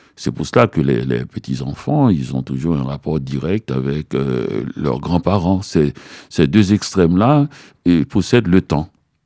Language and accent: French; Montreal, Quebec, Canada; Dans le froid. Je viens de Montréal.